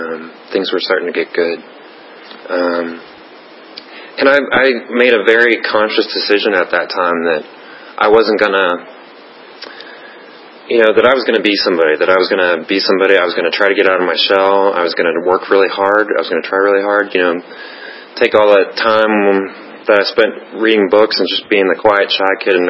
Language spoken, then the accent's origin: English; Smithfield, Virginia, United States; I grew up in Smithfield, Virginia. It's a tiny little town, ham capital. Down in Hampton Roads.